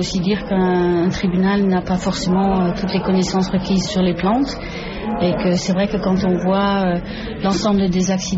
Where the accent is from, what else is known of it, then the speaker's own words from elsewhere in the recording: Netherlands; now in France; moi je viens des Pays-Bas et je me suis installée en France en 74